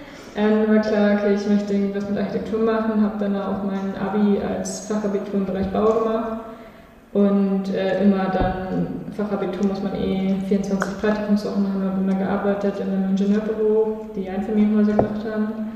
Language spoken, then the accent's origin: German; North Rhine-Westphalia, Germany; bin ich im ländlichen Raum in Nordrhein-Westfalen groß geworden. Klassische Einfamilienhaus-Situation